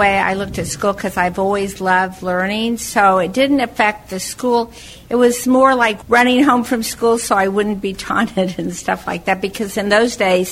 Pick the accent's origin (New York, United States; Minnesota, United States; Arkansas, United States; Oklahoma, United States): Oklahoma, United States; Oklahoma City; growing up in Oklahoma City because there was a lot of anti-Semitism, and I was very, very conscious of being Jewish.